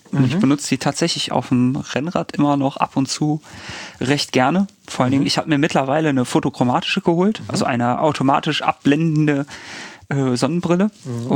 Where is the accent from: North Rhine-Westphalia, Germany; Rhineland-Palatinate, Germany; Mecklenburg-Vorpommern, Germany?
North Rhine-Westphalia, Germany; Bochum; als Bochumer